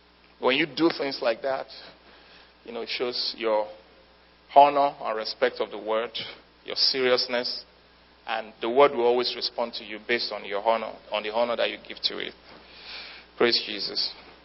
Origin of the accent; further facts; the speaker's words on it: Nigeria; first language Yoruba; English is a second language; In my native language, which is Yoruba, the word is very explicit.